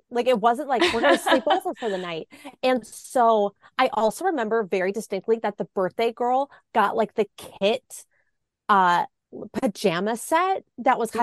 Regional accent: Milwaukee, Wisconsin, United States; And I grew up in the Milwaukee area, so it's really only, you know, like a 2-hour drive down to Chicago

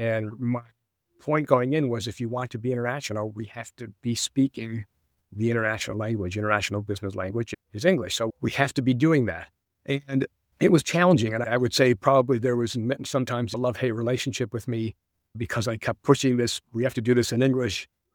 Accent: Buffalo, New York, United States; I grew up in Buffalo near the Canadian border. I used to get up there all the time

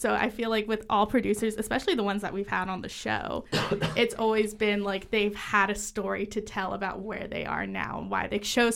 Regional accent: California, United States; I have. I'm from the Valley.

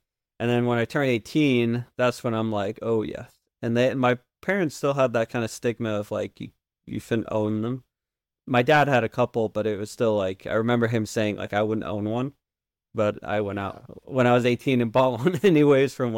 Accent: England, United Kingdom; because growing up in England, it's very much, you know, gun ownership in England is actually larger than what people give it credit for.

